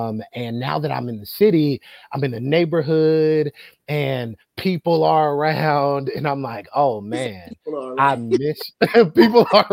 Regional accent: Pelzer, South Carolina, United States; my hometown is in Pelzer, South Carolina, like 20 minutes from Greenville.

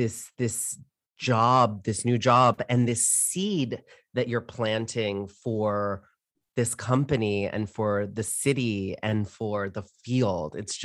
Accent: Orlando, Florida, United States; I'm from Orlando, so I know about Florida, you know?

